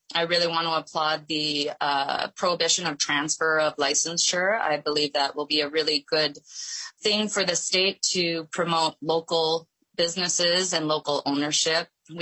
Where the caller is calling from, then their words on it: California, United States; I'm joining you from California.